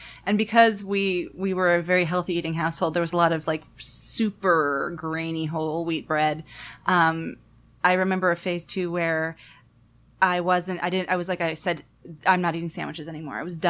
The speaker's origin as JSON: {"language": "English", "region": "Oregon", "country": "United States", "tie": "born or raised there", "said": "you can only get in Oregon in my home state"}